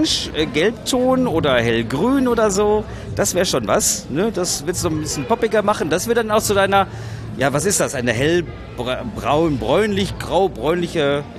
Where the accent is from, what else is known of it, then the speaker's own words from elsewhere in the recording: Münster, North Rhine-Westphalia, Germany; aus Münster. Ich komme tatsächlich immer aus Münster in die diversen Kleidertauschaktionen